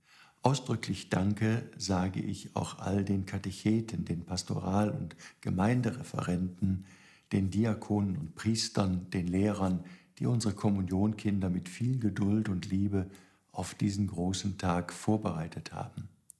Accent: Cologne, North Rhine-Westphalia, Germany; Ich ging damals zur Volksschule in die 3. Klasse hier bei uns in Köln.

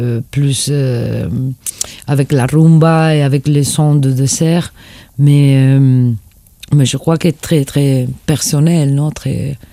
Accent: Granada, Andalusia, Spain; French is a second language; now in Catalonia, Spain; j'habite à la Catalogne, mais je suis d'Andalousie, je suis de Granada. Et c'est vrai que j'habite là.

